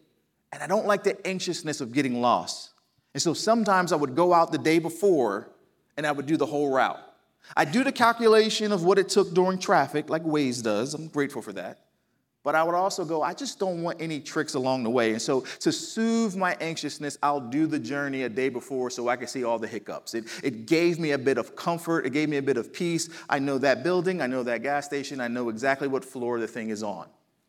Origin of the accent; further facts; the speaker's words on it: New Jersey, United States; also born or lived in Dallas; Now, I'm from New Jersey. I'm sure you probably picked it up in my accent. When I moved to Dallas, Texas, we lived there for 10 years.